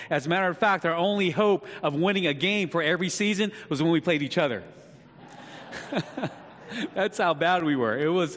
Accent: Newark, New Jersey, United States; Now, you know, growing up in Newark, some of you guys might know this name, Ron Johnson.

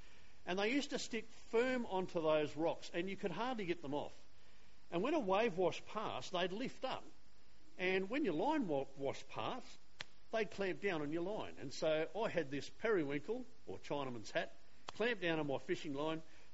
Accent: Narrabeen, New South Wales, Australia; I grew up in Narrabeen and I used to wander down to North Narrabeen Bridge

